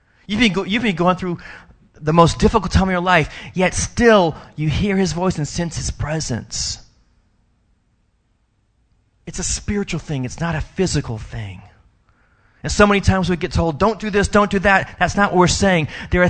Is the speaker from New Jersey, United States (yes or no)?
no; New Orleans, Louisiana, United States; I'm from New Orleans, so you have the Mississippi, and it bends constantly. And that's why it's called the Crescent City, because it goes in a crescent around the city.